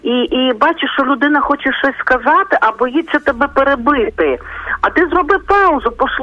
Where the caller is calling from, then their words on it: Lviv, Lviv Oblast, Ukraine; Сьогодні у нас сонечко, я зі Львова